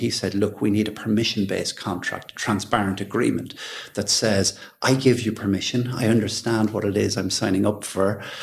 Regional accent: Dundalk, County Louth, Ireland; I'm from Dundalk originally. Dundalk was quite a business town, quite a few entrepreneurs around us who inspired us.

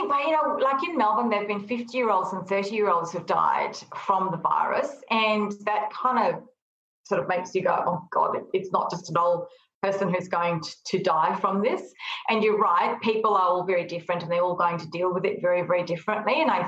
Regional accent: Fiji; born there; I was born in Fiji

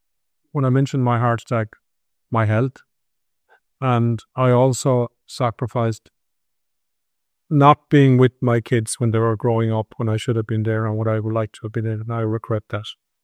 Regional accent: Ireland; culture and language and who we are as Irish people means an awful lot to me.

